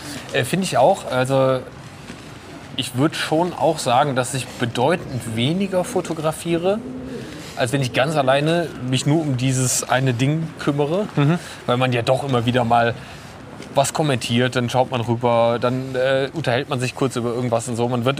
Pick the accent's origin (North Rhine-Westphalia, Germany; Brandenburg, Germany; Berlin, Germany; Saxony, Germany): North Rhine-Westphalia, Germany; Leverkusen; dass ich ja eigentlich auch gar kein Düsseldorfer im Sinne eines gebürtigen Düsseldorfers bin, sondern aus Leverkusen komme und dann auch noch aus Schlebusch, was im Prinzip der letzte Stadtteil eingekesselt zwischen Bergisch Gladbach und Köln ist.